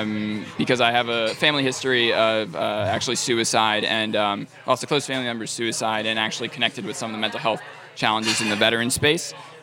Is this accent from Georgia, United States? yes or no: no; New Jersey, United States; And then I found out, because I'm a Jew from New Jersey, I was like, it's the natural path.